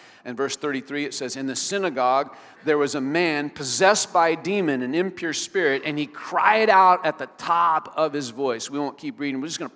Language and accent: English; Iowa, United States; And we grew up in Iowa, rural Iowa.